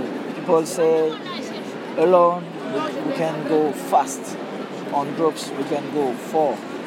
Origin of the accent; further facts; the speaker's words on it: Tahiti, French Polynesia; English is a second language; I'm from Tahiti in Polynesia, in French Polynesia.